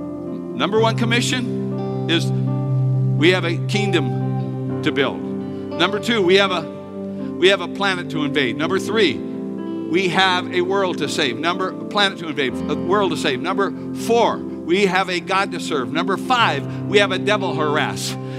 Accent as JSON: {"language": "English", "town": "Sacramento", "region": "California", "country": "United States", "also_born_or_lived": "Texas", "said": "When I moved to Texas from California to go to Bible college, I had a football takeover. I mean, I'm from the San Francisco area, well, Sacramento."}